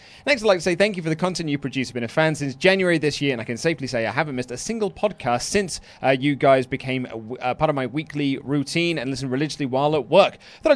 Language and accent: English; Spain; I managed to greet and say goodbye to him in Spanish. I grew up in Spain, which he responded to well.